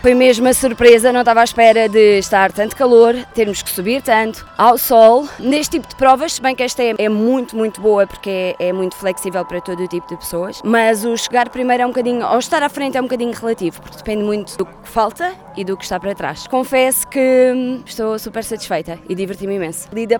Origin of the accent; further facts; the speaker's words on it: Setúbal, Portugal; Eu sou de Setúbal e represento uma equipa de Famalicão.